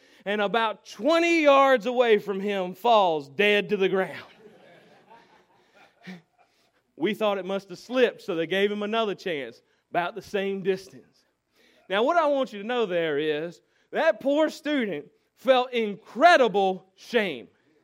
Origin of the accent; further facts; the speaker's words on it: Warrenton, North Carolina, United States; As I have mentioned before, I grew up in Warrington. Right next to Warrington is a little town called Norlina.